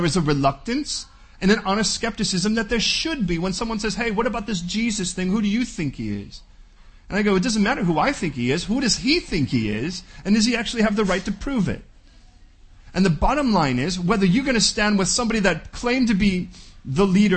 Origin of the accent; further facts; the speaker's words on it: Chicago, Illinois, United States; Born and raised in Chicago, we had this little stand called Portillo's.